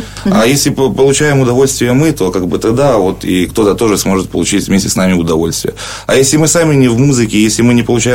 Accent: Yevpatoria, Crimea, Ukraine; я сам родом з Євпаторії, із Криму

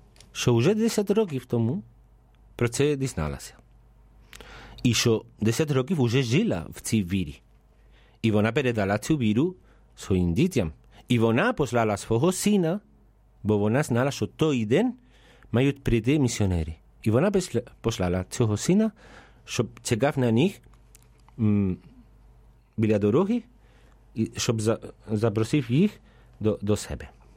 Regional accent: Spain; Ukrainian is a second language; now in Ukraine; Я не знаю, я сам іспанець, так.

